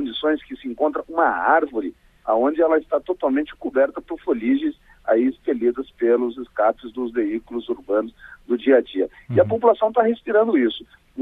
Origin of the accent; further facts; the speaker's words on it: Paraná, Brazil; Eu sou do Paraná.